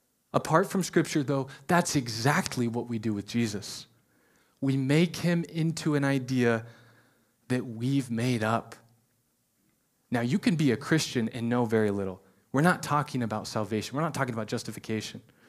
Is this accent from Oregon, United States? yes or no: no; Missouri, United States; sorry, I'm from Missouri